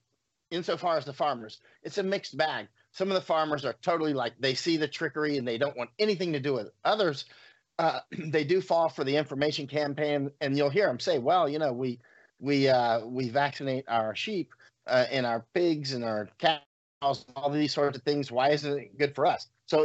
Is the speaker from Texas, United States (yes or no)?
no; Winter Haven, Florida, United States; I grew up in Winter Haven, Florida. We got sinkholes all over the place.